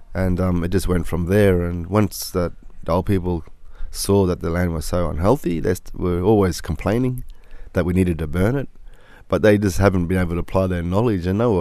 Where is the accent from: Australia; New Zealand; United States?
Australia; Coranda, Queensland; even in my local hometown of Coranda, that's my hometown where I grew up.